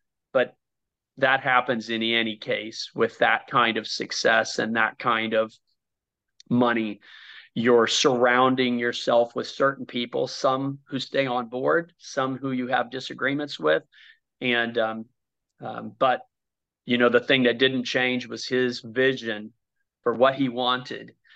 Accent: Brookston, Indiana, United States; I'm a kid from Brookston, Indiana.

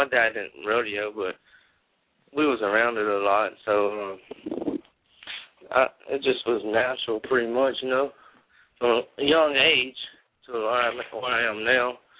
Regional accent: Johnson Valley, Louisiana, United States; Yeah, I grew up in Johnson Valley, Louisiana, right okay. By the Texas line, the Gulf of Mexico, down there at the bottom of a parish called Cameron Parish.

